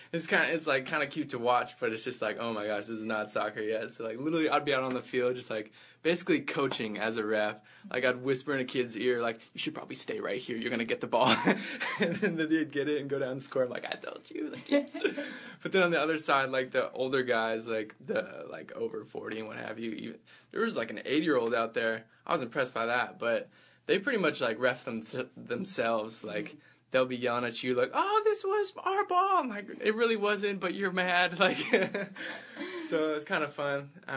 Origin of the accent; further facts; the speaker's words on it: Redmond, Washington, United States; we're all from the Redmond area, like all Redmond alums.